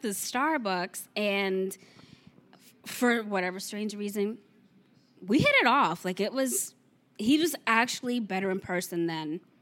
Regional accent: Queens, New York, United States; Well, I'm from Queens, but I moved to Long Island.

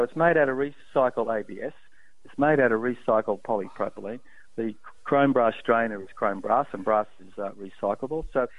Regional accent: Queensland, Australia; Queensland, where there's 6,000 of our product going in there. And of course I go past this place, that's my hometown.

